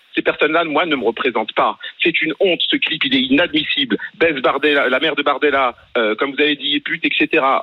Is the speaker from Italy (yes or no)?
no; France; moi je suis français d'origine marocaine et musulman. Je suis né en France, j'ai grandi dans les cités HLM